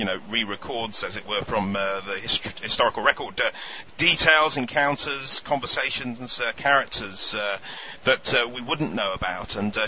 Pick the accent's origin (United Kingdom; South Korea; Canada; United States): United Kingdom; East of England; I'm English. We have the story of Henry VIII thrust down our throats from a very early age, and I was brought up in the near Kimbolton and Peterborough